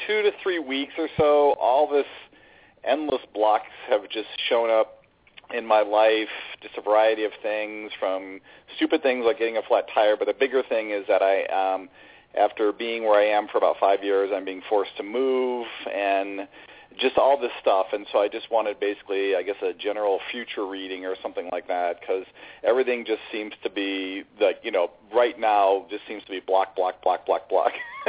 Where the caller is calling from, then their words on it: San Mateo, California, United States; I'm calling from San Mateo, California.